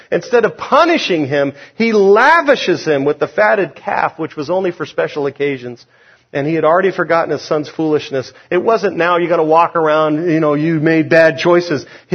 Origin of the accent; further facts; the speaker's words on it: Buena Park, California, United States; when I grew up in Buena Park. All of our trees were carob trees